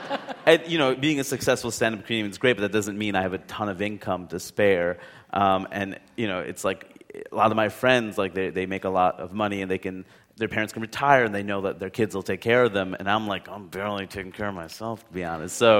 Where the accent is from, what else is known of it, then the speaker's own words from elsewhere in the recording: Queens, New York, United States; because I grew up in Queens, and, we live in Queens, and I went to college in Maine, which is very different.